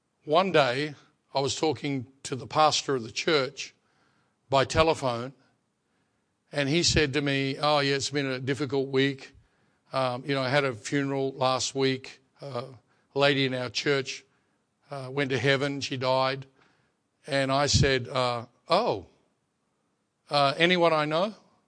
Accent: Australia; born there; So I was born in Australia.

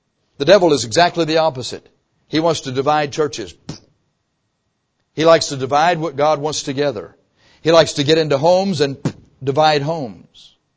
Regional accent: Texas, United States; We don't know anything about redwood trees down here. We're from Texas.

